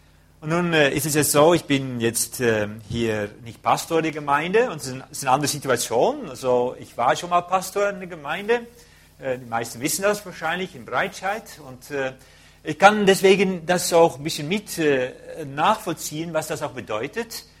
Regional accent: Netherlands; German is a second language; Ich werde als Holländer nicht so schnell sprechen, ich kann es sowieso nicht

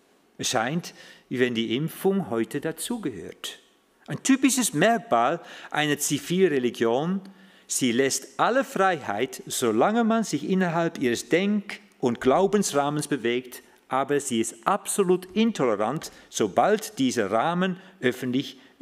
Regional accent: Netherlands; German is a second language; moved away; Ich bin ja Holländer, so ich habe es nicht so von meiner Kindheit an mit den Bergen

